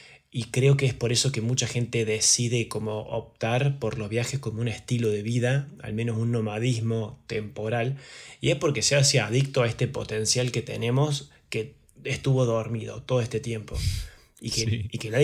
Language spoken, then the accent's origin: Spanish; Argentina; born there; Después te diría que, dejando de lado mi país natal, un lugar que me gusta mucho